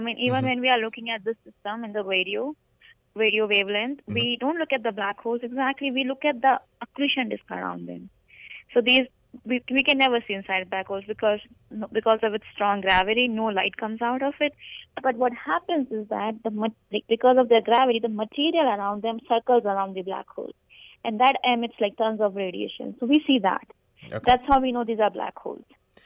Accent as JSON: {"language": "English", "country": "India", "second_language": "English", "lives_now": "United States", "said": "And also, like, I'm from India, so my my university where I went for undergrad, they contacted me"}